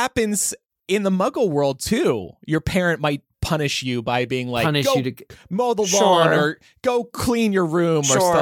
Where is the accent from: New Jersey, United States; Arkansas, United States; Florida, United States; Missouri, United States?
New Jersey, United States; I'll always remember growing up in South Jersey, the the Democratic or Republican National Convention was coming to Philadelphia, just over the river from me.